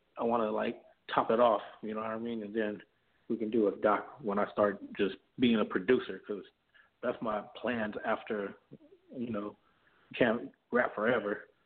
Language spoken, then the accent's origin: English; California, United States; I'm from the Central Valley, but the Bay is our cousin. So we're still, you know, they're just an hour away.